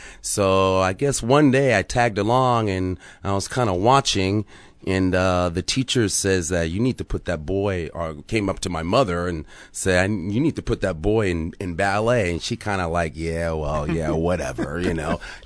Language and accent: English; Tucson, Arizona, United States; Oh, well, I was born and raised in South Park, Arizona, Tucson.